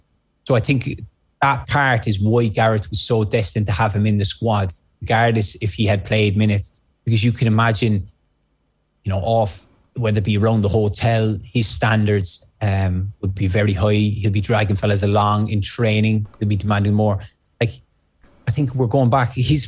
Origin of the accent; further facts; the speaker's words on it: Ireland; It's, as an Irishman, it's nearly a worry.